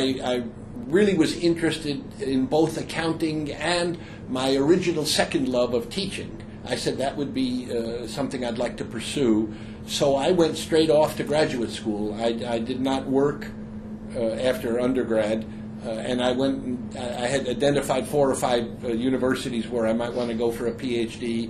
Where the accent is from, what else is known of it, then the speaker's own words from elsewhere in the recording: Bronx, New York, United States; I'm from New York City, so I'm back home at the moment, although I was born and raised in the Bronx, not here in Manhattan.